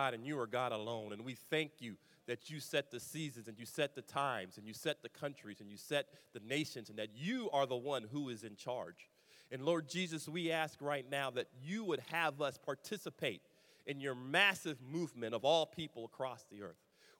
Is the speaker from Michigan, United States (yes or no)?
no; Columbus, Ohio, United States; Columbus is a special city to me. It is my hometown. It is home of the Ohio State University.